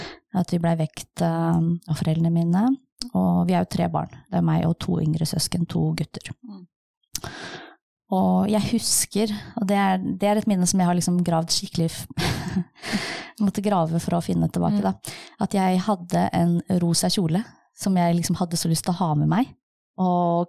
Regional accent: Kosovo; now in Larvik, Norway; Jeg kom jo fra Kosovo og til Larvik på slutten av 90-tallet. Og jeg kom jo da til Norge og til Larvik som krigsflyktning fra krigen I Kosovo.

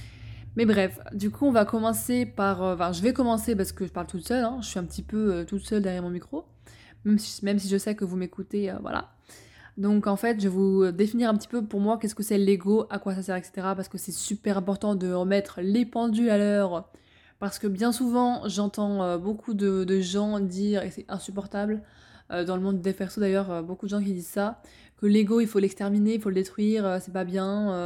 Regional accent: France; born there; je suis née en France, je suis entrepreneur

